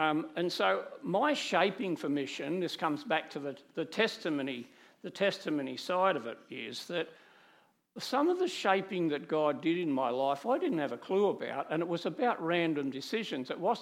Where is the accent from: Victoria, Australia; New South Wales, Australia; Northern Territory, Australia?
New South Wales, Australia; Newcastle; also born or lived in Sydney; I moved from Newcastle, where I had grown up, to Sydney.